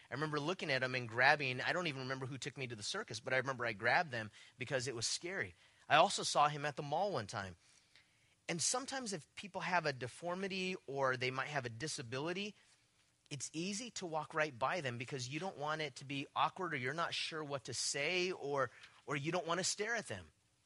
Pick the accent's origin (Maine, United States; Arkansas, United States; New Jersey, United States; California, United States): California, United States; West Covina; Okay, I grew up in West Covina.